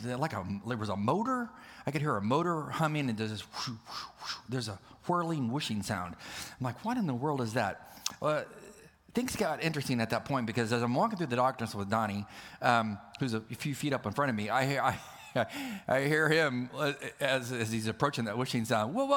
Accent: El Centro, California, United States; to the county fair in El Centro, California, where I grew up on the Mexican border.

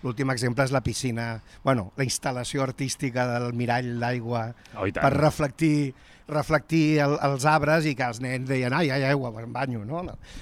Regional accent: Barcelona, Catalonia, Spain; jo m'he criat aquí al costat, al carrer Escòcia

